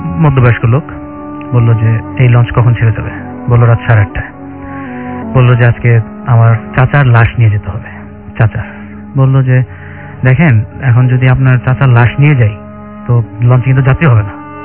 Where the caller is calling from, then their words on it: Uttara, Dhaka Division, Bangladesh; উত্তরা থেকে এসেছি।